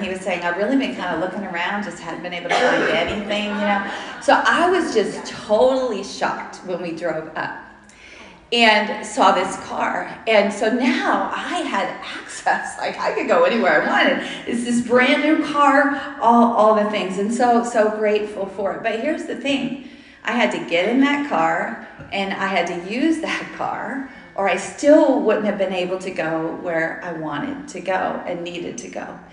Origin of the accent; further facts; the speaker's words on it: Newport News, Virginia, United States; I grew up in Newport News, Virginia, and I went off to college, to a Christian college in Ohio, in Cincinnati.